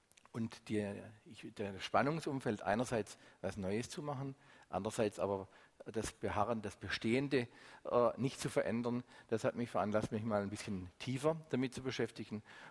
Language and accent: German; Southern Germany, Germany; Wir als Süddeutsche sind ja die Passagiere, die hier permanent durchzischen in die Vorarlberger Alpen